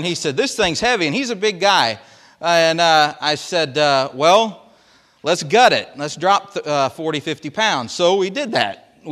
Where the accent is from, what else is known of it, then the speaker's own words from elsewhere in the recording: Iowa, United States; I'm originally from Iowa, as most of you know, and Iowa grows some big deer.